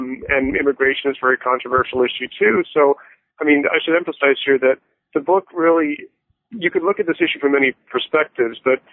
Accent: Florida, United States; also born or lived in Toronto, Canada / England / Bahamas; my family moved all over the place when I was young. I was born in Toronto and moved to England and Bahamas, and I grew up in South Florida. I'm the sort of person who doesn't have a real hometown per se

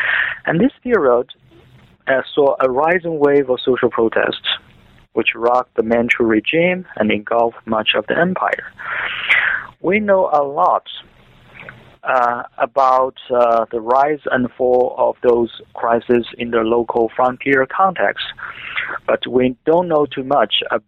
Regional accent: China; I was born and raised in China and have always been interested in reading history books and studying history.

